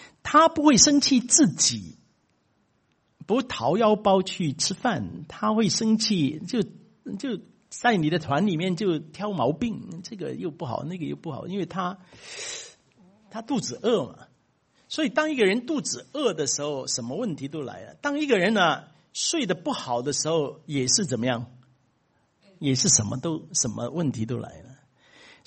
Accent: China; 我们中国人呢，这个气很特别，老外啊他们不懂

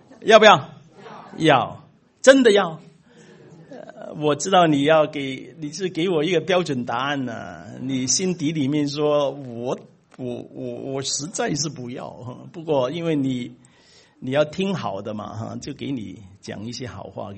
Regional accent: China; 我们中国人呢，买东西呢有一些坏习惯的

